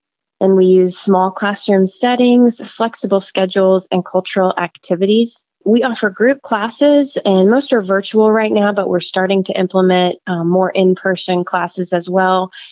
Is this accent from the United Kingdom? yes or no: no; Chattanooga, Tennessee, United States; touched by the power of language and culture and wanted to offer that similar experience to people in my hometown.